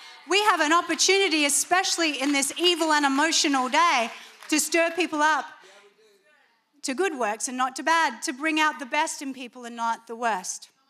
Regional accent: Australia; as an Australian, because we were born apologizing, sorry, sorry, sorry, sorry

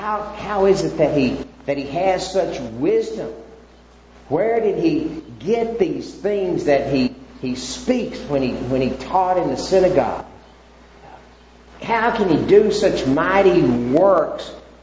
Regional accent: Texas, United States; moved away as an adult; now in Mexico; One of the things that really helped me be able to come to Mexico was that Angleton wasn't exactly my hometown. We had moved all over Texas following the oil rig

